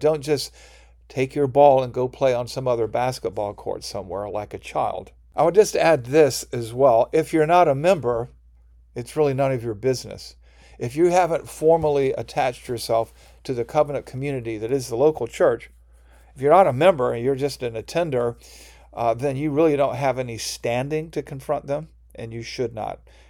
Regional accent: the South, United States; I grew up in the South, and there were some churches in the area that had the philosophy, keep them poor

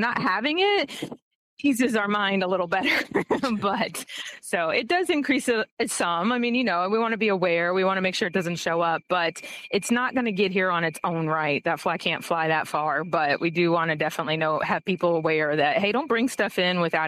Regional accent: Florida, United States; So I'm actually originally from Florida, too. So I grew up in that state.

